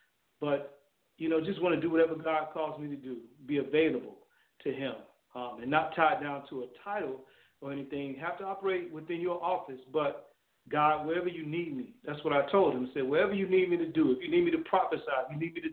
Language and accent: English; Chicago, Illinois, United States; You know, I was raised in Chicago, kind of cut my teeth through PAW, Pentecostal Assemblies of the World, in ministry